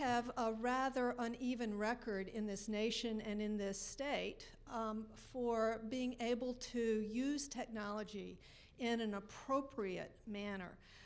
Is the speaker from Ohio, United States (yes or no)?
yes; Cleveland, Ohio, United States; I'm here from Cleveland.